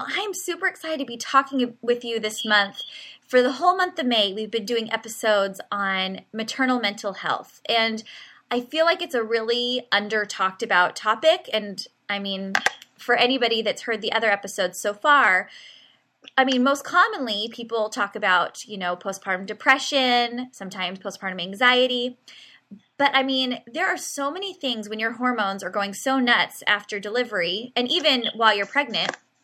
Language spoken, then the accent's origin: English; Poway, California, United States; We are both from Poway, which is a suburb of San Diego. So many good Poway memories.